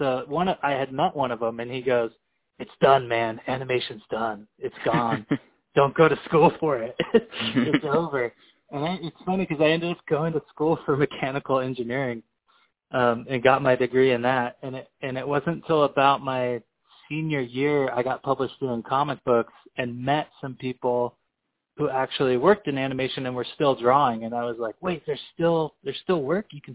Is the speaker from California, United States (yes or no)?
yes; California, United States; Yeah, I was born in 1981. I grew up in Orange County.